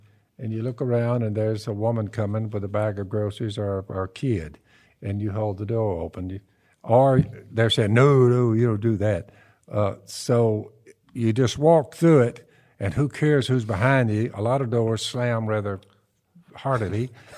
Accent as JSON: {"language": "English", "region": "the South", "country": "United States", "said": "We're from the South. When I'm talking to older woman or whatever, I'm like, yes, ma'am."}